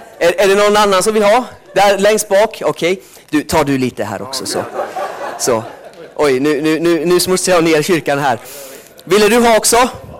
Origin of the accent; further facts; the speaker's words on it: Sweden; Jag är född och uppvuxen i Sverige, så att jag kommer inte från Finland så där.